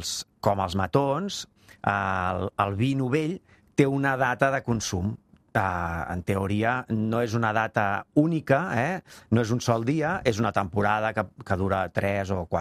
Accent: Manresa, Catalonia, Spain; Jo sóc cap de Manresa

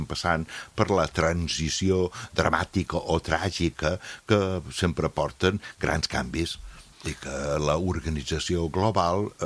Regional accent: United States; Jo, com a americà, sento per primera vegada a la vida una vergonya immensa de ser americà.

